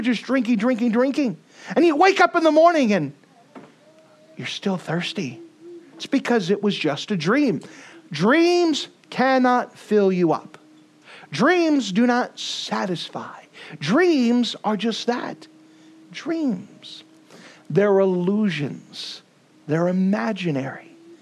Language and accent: English; the South, United States; Can't you tell? I'm from the South.